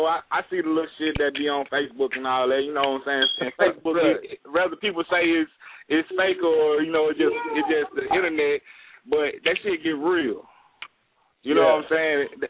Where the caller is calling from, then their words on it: St. Paul, Minnesota, United States; calling from St. Paul.